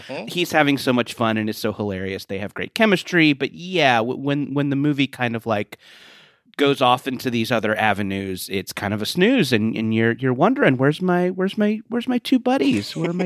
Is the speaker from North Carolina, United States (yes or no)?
no; Orange County, California, United States; I grew up in Orange County in the 90s.